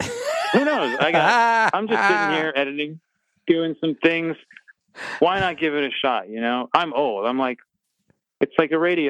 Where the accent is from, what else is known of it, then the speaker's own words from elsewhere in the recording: Wyoming, United States; now in Los Angeles, United States; I'm actually not from the West Coast. I was born in the Mountain Time Zone. I was born in Wyoming, and I grew up there, and now I live in Los Angeles.